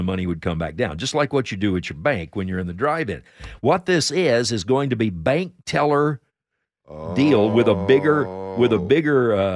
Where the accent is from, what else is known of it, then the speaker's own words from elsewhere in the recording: Temple, Texas, United States; Now, back in my hometown Temple, we had a downtown JCPenney.